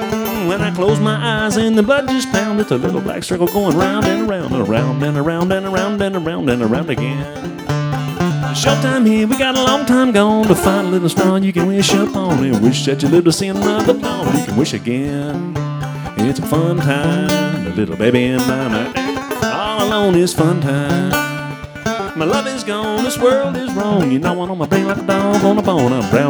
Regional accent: Austin, Texas, United States; now in Northwest, United States; I was born and raised in Central Texas, is where I was born, around the Austin area. 11 years ago, my wife and I moved to the Northwest.

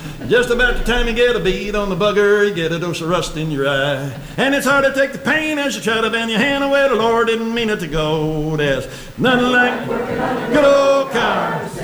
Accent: Virginia, United States; when I was a young boy growing up in Virginia, we had call and answer music everywhere.

